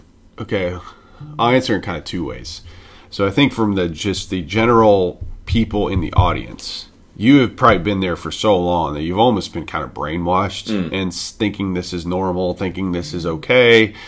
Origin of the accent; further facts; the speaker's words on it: the South, United States; But like where I grew up in the South, they're about just like kind of go along with things.